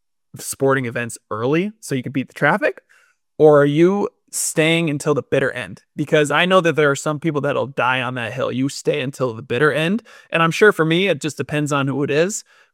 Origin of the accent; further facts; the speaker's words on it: New York, United States; Obviously, I'm from New York, so a lot of my family will come up, or friends will come up for those games.